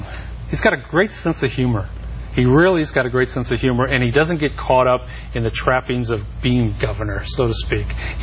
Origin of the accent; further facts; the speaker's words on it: Long Beach, California, United States; Still my hometown, yeah.